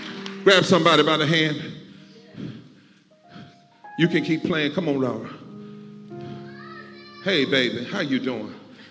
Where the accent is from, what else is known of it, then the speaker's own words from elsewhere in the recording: the South, United States; since I am a preacher from the South, I don't mind